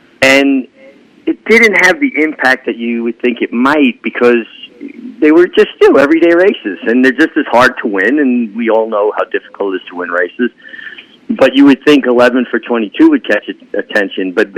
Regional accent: Brooklyn, New York, United States; I'm not one of those guys. I'm a guy from Brooklyn.

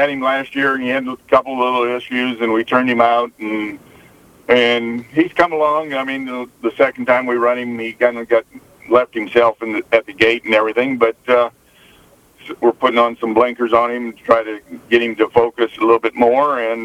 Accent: Columbus, Nebraska, United States; That's kind of my home country right there

